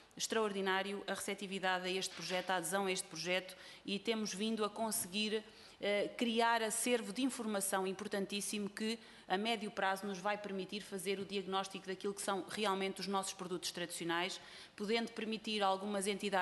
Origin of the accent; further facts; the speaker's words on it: Portugal; a primeira coisa que nós sentimos falta quando saímos de Portugal é precisamente, para além do pai e da mãe, das saudades da família, é as saudades da comida.